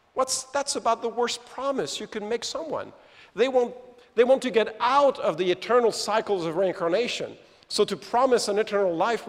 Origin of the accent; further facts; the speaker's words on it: France; English is a second language; I know it's a bit complicated. I come from France. What do you expect?